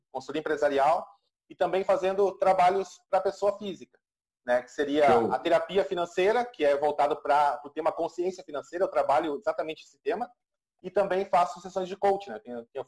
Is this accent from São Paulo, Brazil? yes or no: no; Rio Grande do Sul, Brazil; tenho 33 anos, sou gaúcho.